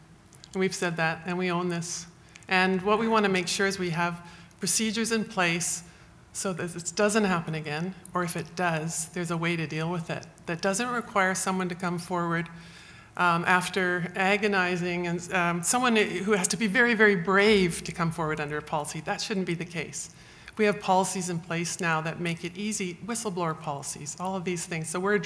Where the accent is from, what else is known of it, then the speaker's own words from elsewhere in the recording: Vancouver, British Columbia, Canada; I'm from Vancouver.